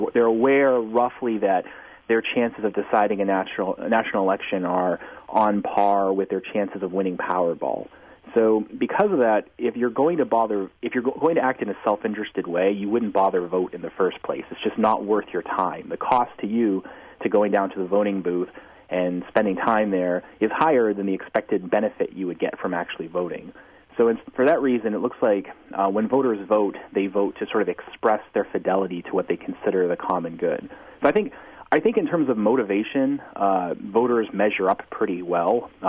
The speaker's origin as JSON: {"language": "English", "region": "New England", "country": "United States", "said": "So, I'm from New England originally"}